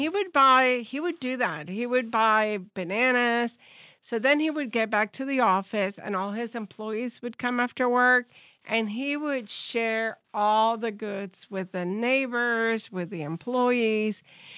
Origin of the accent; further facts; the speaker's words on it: Puerto Rico; born there; I was born in Puerto Rico. Actually, I was born in what is known today as Cuartel Valleja. Used to be Fort Brooks.